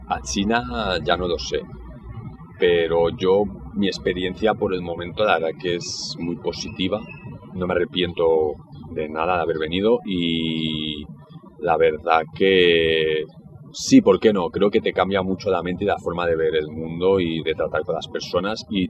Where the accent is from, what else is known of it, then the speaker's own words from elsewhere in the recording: Spain; cuando digo que soy español